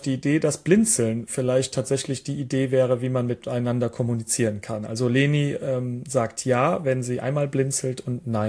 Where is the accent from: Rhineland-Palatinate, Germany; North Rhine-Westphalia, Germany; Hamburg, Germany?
Rhineland-Palatinate, Germany; Ja, also ich bin ein Kind des Waldes. Aufgewachsen bin ich im Westerwald tatsächlich in Rheinland-Pfalz und habe auch dort schon am Rande des Waldes gelebt.